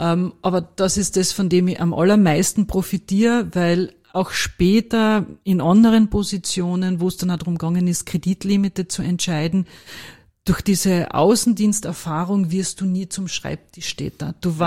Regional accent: Carinthia, Austria; moved away as an adult; now in Vienna, Austria; Ja, ich bin gebürtige Kärntnerin, das wird man auch hören, wenn wir miteinander sprechen. Bin 1987 nach Wien gegangen, um zu studieren

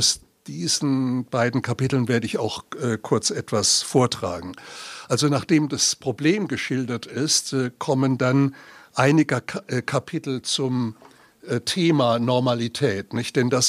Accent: Ludwigshafen, Rhineland-Palatinate, Germany; ich stamme ja aus Ludwigshafen, wie Sie gehört haben

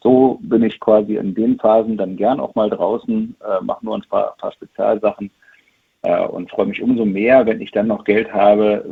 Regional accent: Germany; Ich bin seit, ja, schon den 80er Jahren mit der Börse als Kind verbunden, obwohl ich ein Kind der DDR bin und ja gar nicht in DDR-Zeiten Aktien handeln konnte

